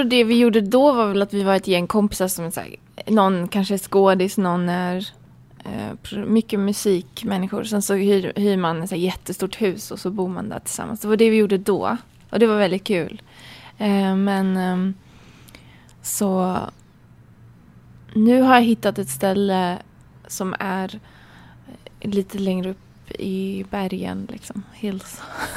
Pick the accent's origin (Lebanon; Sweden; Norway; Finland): Sweden; Gothenburg, Västra Götaland County; accent: Gothenburg; Jag önskar jag hade den göteborgskan kvar. Men den tvättades bort när jag flyttade till Norrland. Eller för Stockholm då, men då var den lite kvar. Och sen så flyttade jag till Västerbotten. Och då försvann den, så tvättades ur.